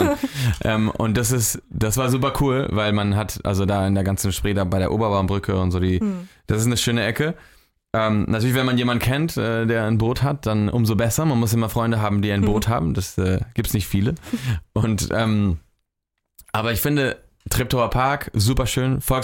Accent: Barcelona, Catalonia, Spain; also ich bin halt in Barcelona aufgewachsen und mein Sommer von früher, dieses Gefühl von, weißt du, Heimat und so, ist halt dort in der Küste

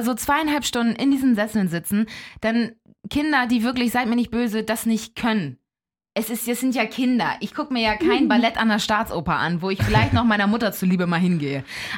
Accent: Elmshorn, Schleswig-Holstein, Germany; in meiner Heimat Elmshorn, im Elmshorner Stadttheater.

